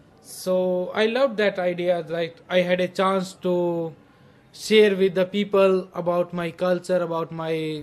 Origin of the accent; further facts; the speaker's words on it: India; now in Clonmel, Ireland; I am from India. I am a student in Tipperary Institute, Clonmel campus, in Creative Multimedia in third year.